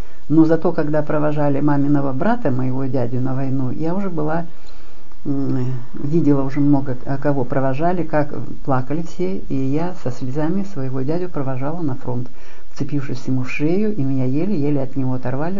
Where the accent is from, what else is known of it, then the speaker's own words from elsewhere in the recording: Gavrilovka, Kyrgyzstan; born there; Я родилась 3 июня 1936 года в селе Гавриловка Алачинского района в Киргизии.